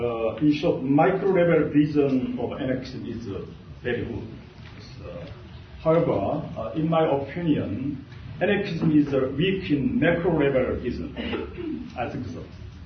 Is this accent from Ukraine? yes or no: no; South Korea; English is a second language; I'm from South Korea.